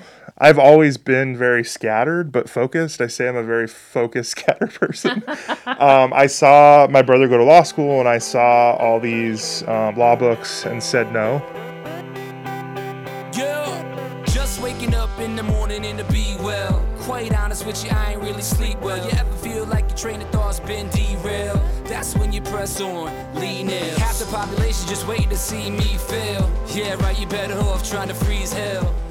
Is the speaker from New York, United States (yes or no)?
no; Santa Clarita, California, United States; So I am from Santa Clarita Valley, which is famous for Magic Mountain.